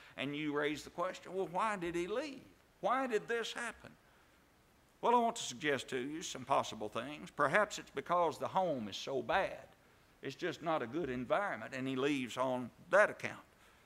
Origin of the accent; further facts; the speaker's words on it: Kentucky, United States; When I was just growing up in Kentucky, my brother and I were preaching down at Fountain Run, Kentucky.